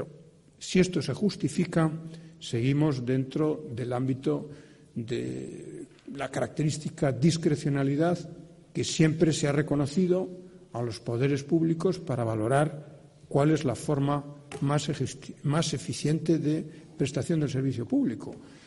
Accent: Castile and León, Spain; Yo vengo de un municipio de Valladolid que creo que tiene una buena capacidad de gestión directa de algunos servicios.

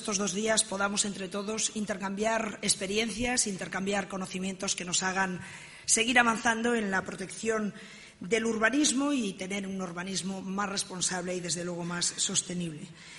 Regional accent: Galicia, Spain; E nós, como galegos, tamén somos unha parte de iso.

